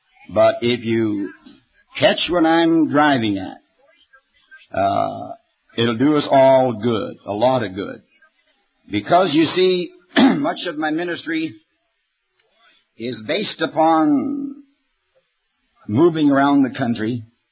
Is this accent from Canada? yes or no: yes; Canada; born there; Because, see, I was born in Canada